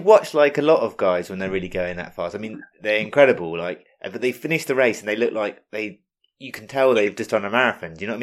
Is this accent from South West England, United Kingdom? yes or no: yes; South West England, United Kingdom; I'm from Dorset, so I can say what I like.